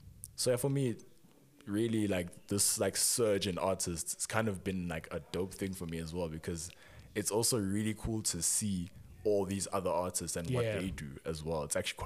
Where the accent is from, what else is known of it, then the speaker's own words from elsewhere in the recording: South Africa; And I think recently I've come to accept that no, me as a South African making music is South African music.